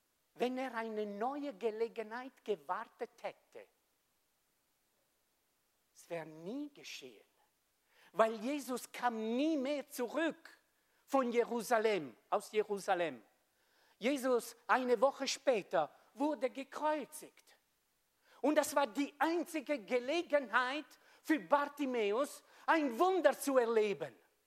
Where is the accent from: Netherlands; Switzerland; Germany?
Switzerland; Wir als Schweizer, wir sind so brav, gell?